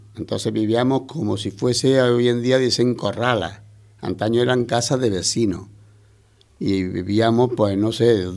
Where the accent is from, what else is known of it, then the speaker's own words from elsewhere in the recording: Andalusia, Spain; Mis canciones preferidas, por supuesto, son flamencos, como buen andaluz